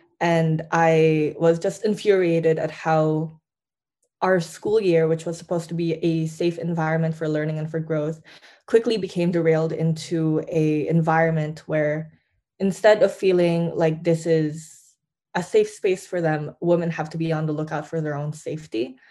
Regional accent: Philippines; And like my own habits that I see at home and that I've seen growing up in the Philippines.

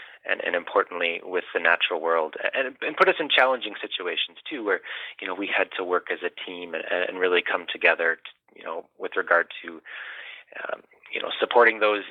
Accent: Alaska, United States; I grew up in Alaska and had the opportunity to study glaciers in person as a high school student.

